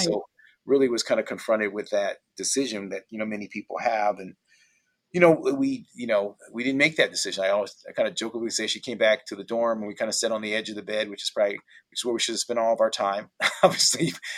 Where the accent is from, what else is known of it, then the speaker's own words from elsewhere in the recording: Toledo, Ohio, United States; But I was born in Toledo, and Toledo's kind of something else.